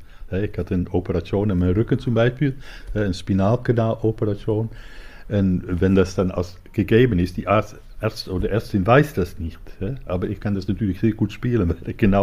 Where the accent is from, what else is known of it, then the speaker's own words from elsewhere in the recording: Amsterdam, North Holland, Netherlands; German is a second language; now in Hannover, Germany; vor dass ich dann nach Hannover gekommen bin. Und ich komme aus Amsterdam.